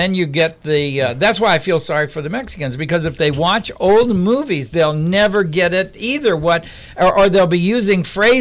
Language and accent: English; England, United Kingdom; No, we're English.